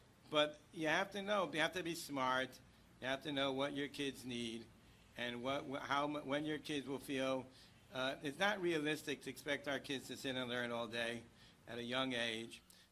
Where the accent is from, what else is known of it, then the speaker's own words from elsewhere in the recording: Israel; when we came from Israel, first of all, in Israel, obviously there's no movies